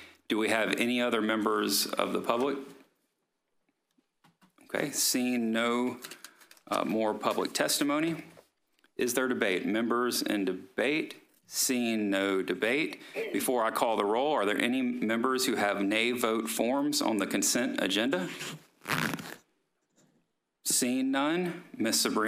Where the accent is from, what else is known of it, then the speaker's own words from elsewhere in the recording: Florida, United States; I'm from the Panhandle, so just excuse me.